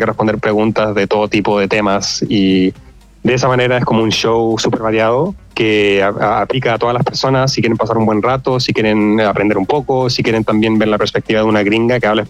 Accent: Chile; Como chilenos, yo creo que siempre tenemos una identidad súper marcada.

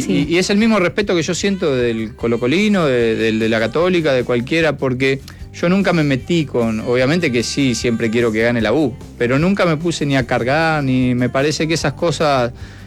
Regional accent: Lanús, Buenos Aires Province, Argentina; born there; nosotros somos hincha de Lanús porque nacimos ahí, mis hijos son de Lanús

